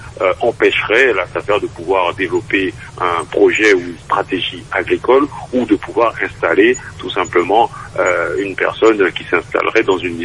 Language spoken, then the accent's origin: French; French Guiana; surtout que je venais de loin, de la Guyane, pour défendre mon territoire, défendre notre territoire.